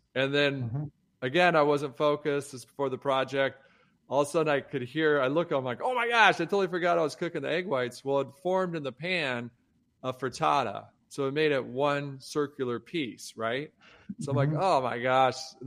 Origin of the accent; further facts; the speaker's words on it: Detroit, Michigan, United States; Growing up in Detroit, working at Cadillac, just going into meetings, you're an intern.